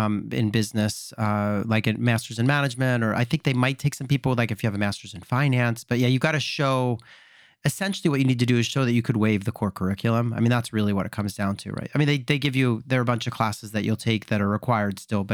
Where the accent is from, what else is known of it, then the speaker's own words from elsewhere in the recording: France; I'm American and Danish, grew up in France, and have always worked in global teams.